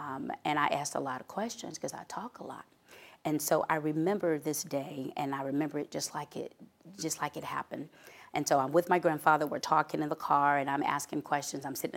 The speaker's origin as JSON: {"language": "English", "town": "Tyler", "region": "Texas", "country": "United States", "tie": "born or raised there", "said": "And I'm from East Texas, grew up in Tyler, spent a lot of time with my grandparents throughout my my earlier years."}